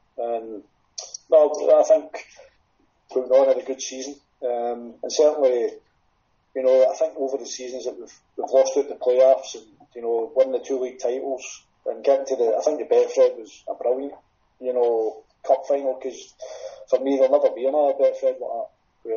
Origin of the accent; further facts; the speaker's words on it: Glasgow, Scotland, United Kingdom; I'm from Glasgow